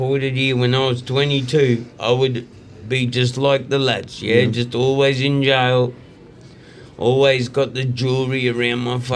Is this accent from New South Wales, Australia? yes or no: no; Brisbane, Queensland, Australia; I grew up in Brisbane, Queensland